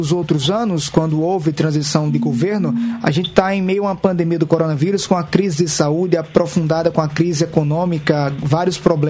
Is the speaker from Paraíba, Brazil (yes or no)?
yes; Paraíba, Brazil; E a gente, como nordestino, nós dois como os nordestinos de verdade, vamos encerrar o Hora H em homenagem a esse ritmo que é a cara da nossa Paraíba